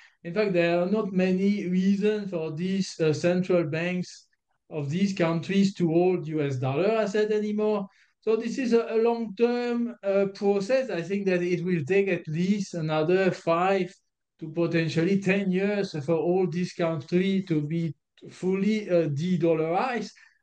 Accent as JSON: {"language": "English", "country": "Belgium", "also_born_or_lived": "Luxembourg", "second_language": "English", "lives_now": "Singapore", "said": "I'm originally from Belgium, and I work in asset management and private banks, first in Luxembourg, that make my journey to Asia, and I land in Singapore"}